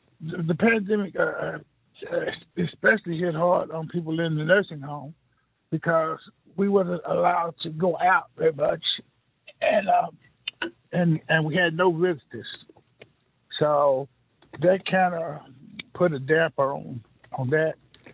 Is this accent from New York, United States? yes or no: no; Gainesville, Texas, United States; I was raised in Gainesville, Texas, which is about 65 miles north of Dallas.